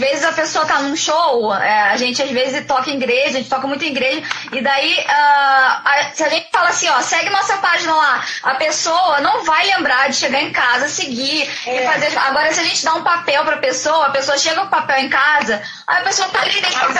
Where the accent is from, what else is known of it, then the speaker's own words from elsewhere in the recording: Rio de Janeiro, Brazil; eu sou do Rio. Eu moro aqui há 7 anos.